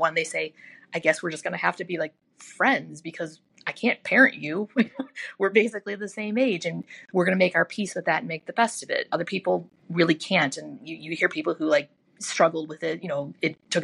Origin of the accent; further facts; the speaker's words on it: Chicago, Illinois, United States; So I'm from the Chicagoland area. Like, I'm not from Toledo.